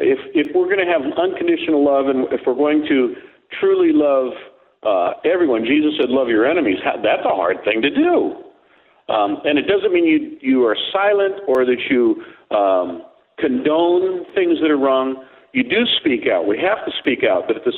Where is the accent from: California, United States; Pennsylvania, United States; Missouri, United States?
California, United States; San Diego; though I am originally from San Diego, where you are.